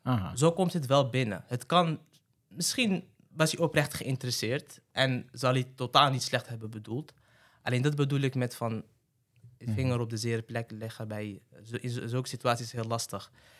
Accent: Morocco; mijn ouders zijn van een Marokkaanse komaf. Ik ben zelf ook Marokkaans, ook heel erg trots op. En toen zei hij iets van, ja, want dat hoor ik aan je accent.

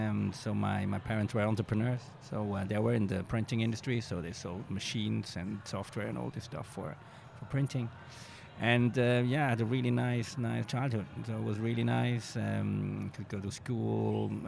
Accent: Zurich, Switzerland; I'm Swiss. I'm coming from Zurich.

